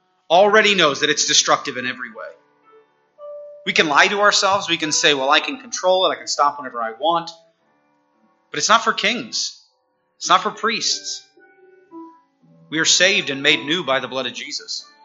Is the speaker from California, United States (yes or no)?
yes; Napa, California, United States; You know, I grew up in Napa. That is the wine capital of the world.